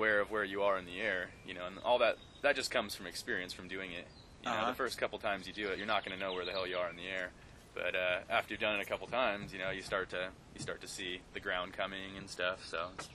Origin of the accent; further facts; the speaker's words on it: Baker City, Oregon, United States; now in Alta, United States; I grew up in Oregon, Baker City, Oregon, and through the process of just kind of going to school and looking for a better place to ski, I ended up moving out to Alta.